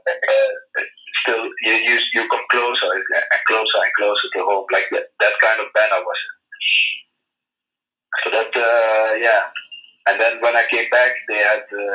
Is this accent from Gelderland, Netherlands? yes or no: yes; Nijmegen, Gelderland, Netherlands; I'm born and raised in Nijmegen.